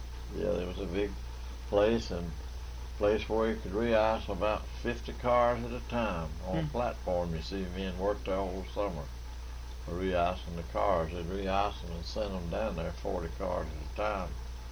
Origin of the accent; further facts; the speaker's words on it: North Dakota, United States; born there; I was born in Slope County. So she didn't get far away from home.